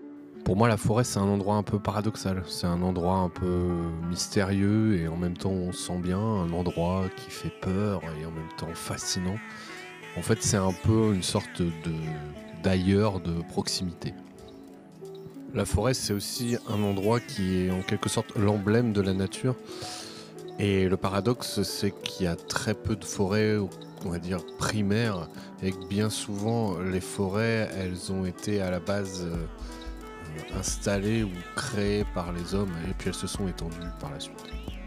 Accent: Hénin-Beaumont, Hauts-de-France, France; J'ai grandi à Hénin-Beaumont, dans la cité de la Pouplerée, pour être précis. Donc c'est vraiment dans le bassin minier.

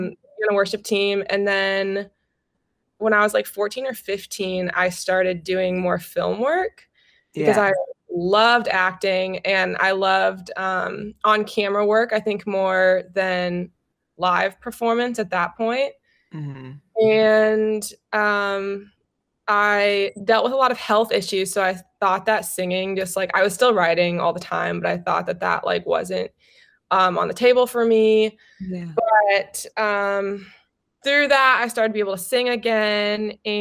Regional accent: Midwest, United States; because I'm from the Midwest, and I'm maybe you feel the same because you're from the East Coast. I love thunderstorms

